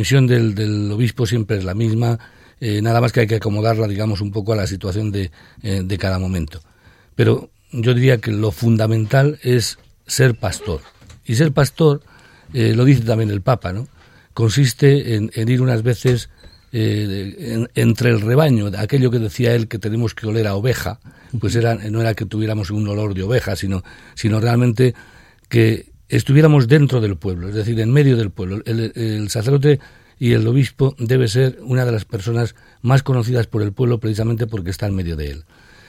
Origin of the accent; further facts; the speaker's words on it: Soria, Castile and León, Spain; la diócesis de donde vengo, de Soria